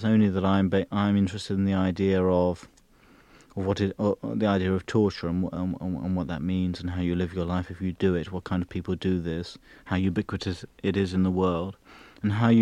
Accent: England, United Kingdom; I felt, as an Englishman, in a minority

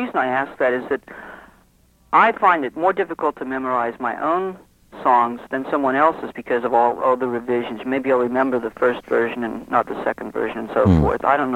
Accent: Kansas, United States; I'm from Kansas, and my family are all farmers, but we have none of those

